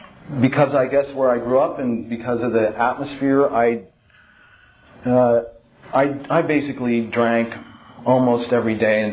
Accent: San Francisco, California, United States; I was born in San Francisco, right in the middle of the Haight-Ashbury. It was an accident that I grew up there.

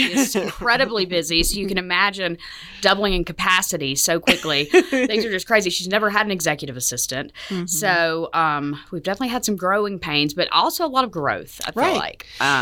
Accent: Alabama, United States; moved away as an adult; also born or lived in Florida; now in Colorado Springs, United States; I'm originally from Alabama. I was actually born in Florida, but moved to Alabama when I was a few years old, so I might as well say I'm from Alabama, you know.

